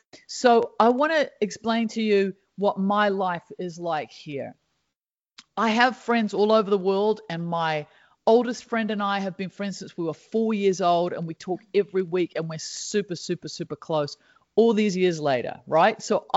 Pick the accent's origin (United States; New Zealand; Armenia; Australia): New Zealand; because I'm a New Zealander